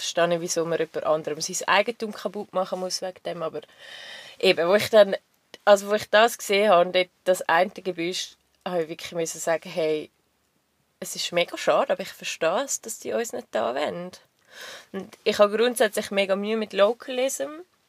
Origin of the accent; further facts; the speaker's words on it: Zurich, Switzerland; Ich bin Zürcher.